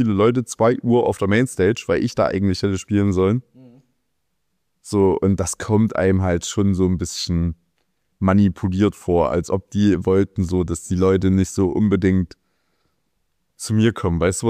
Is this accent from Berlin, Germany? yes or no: yes; Berlin, Germany; Ich rap einfach nur über meine Heimat so. Wie jeder Berliner, Alter.